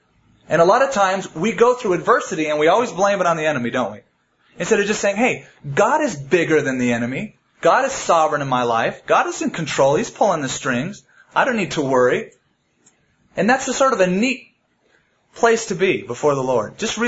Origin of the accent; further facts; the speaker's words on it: United States; I'm from the United States